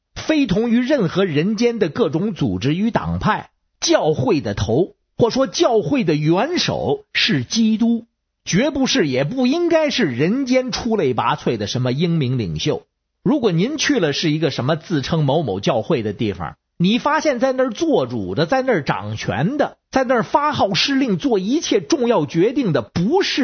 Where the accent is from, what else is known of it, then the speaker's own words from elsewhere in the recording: Beijing, China; 各位听众好，我是北京的